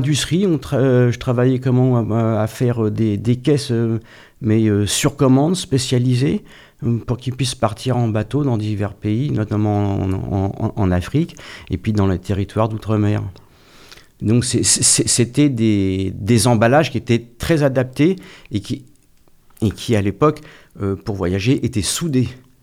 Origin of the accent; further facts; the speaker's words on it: Île-de-France, France; born there; moi, je suis né en 1961 dans la région parisienne, donc c'était l'ex... le Seine-et-Marne.